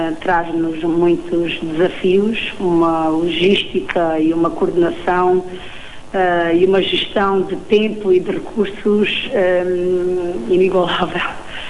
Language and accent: Portuguese; Vidigueira, Beja, Portugal; Quando falamos que somos da Vidigueira, falam logo, olha, a terra do vinho, a terra do pão